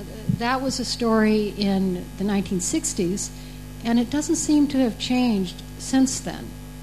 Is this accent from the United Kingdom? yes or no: no; Philippines; I grew up largely in the Philippines.